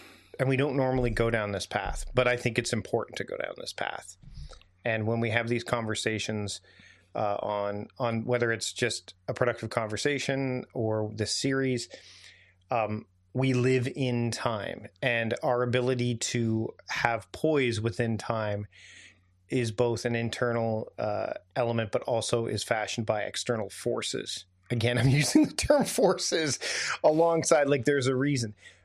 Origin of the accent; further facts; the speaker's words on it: Canada; as somebody who's living in Canada and as a Canadian, these things are not too far.